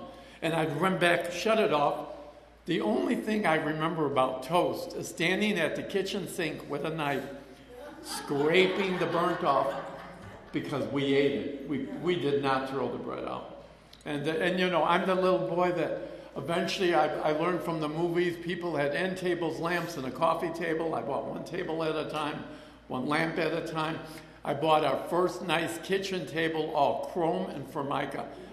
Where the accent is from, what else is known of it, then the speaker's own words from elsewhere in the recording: Chicago, Illinois, United States; And Donnie wanted, and growing up in Chicago, this is the wreckage of my past